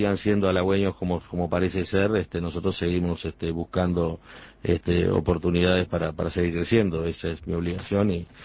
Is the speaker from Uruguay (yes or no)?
yes; Uruguay; nosotros yo creo que nosotros somos uruguayos